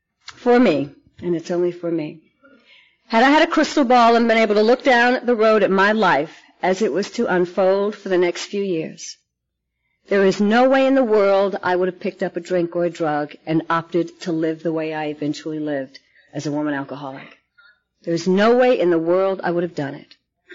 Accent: New York City, New York, United States; also born or lived in Manhattan; now in Las Vegas, United States; I mean, I grew up in the South Bronx in New York, and by the end of my drinking, before I moved to Las Vegas, I was living on the Upper East Side of Manhattan

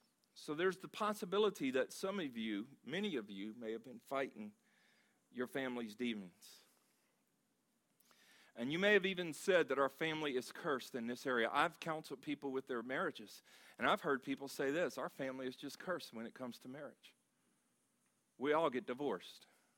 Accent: Louisiana, United States; one of the things that I know just from growing up, like let's say Louisiana, and growing up in Louisiana, there's a party culture that is there.

